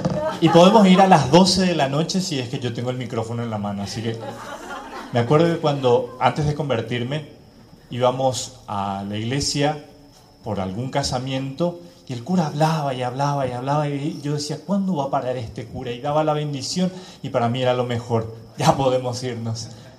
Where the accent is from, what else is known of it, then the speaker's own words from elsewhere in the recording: Paraguay; also born or lived in Uruguay; Santa Cruz, desde hace 4 meses, van a ser 4 meses que llegué. Soy paraguayo, viví muchos años en Uruguay, es prácticamente donde hice la mitad de mis estudios